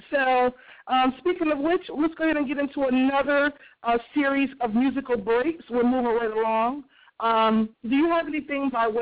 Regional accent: Boston, Massachusetts, United States; See, I'm from Boston, and we say car.

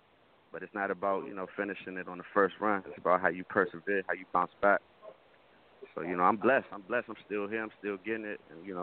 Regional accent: Louisiana, United States; I'm Cajun, man.

